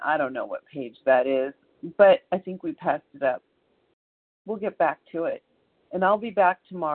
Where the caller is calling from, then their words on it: California, United States; I'm calling from California.